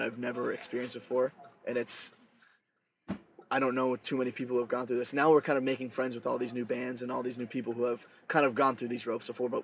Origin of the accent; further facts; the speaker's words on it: Wilkes-Barre, Pennsylvania, United States; there's a lot of bands from our hometown. It's a small community. You know, we're from Wilkes-Barre.